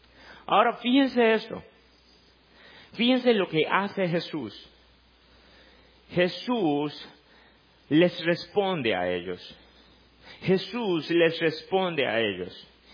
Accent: Dominican Republic; Nosotros como dominicanos hemos tenido un privilegio impresionante.

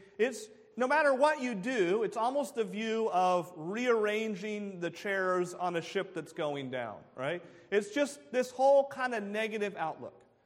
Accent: United States; I think, although I'm only American, I think that may be true for other cultures as well.

